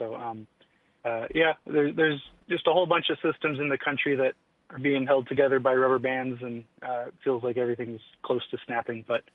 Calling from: Seattle, Washington, United States; from Seattle.

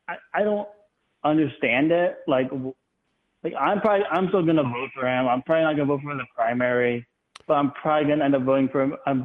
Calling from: Ohio, United States; Okay, this is … calling from Ohio.

